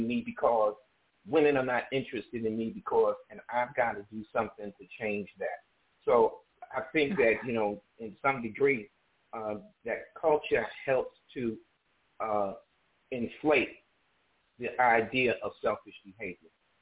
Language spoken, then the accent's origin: English; New York City, New York, United States; I'm from New York City.